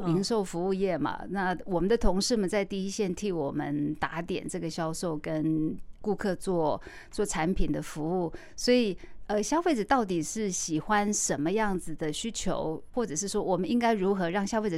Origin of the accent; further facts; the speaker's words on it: Taichung, Taiwan; 因为一路我在台中长大工作